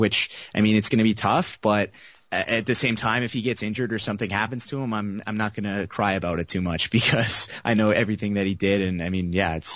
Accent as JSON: {"language": "English", "country": "Canada", "said": "being that I'm Canadian"}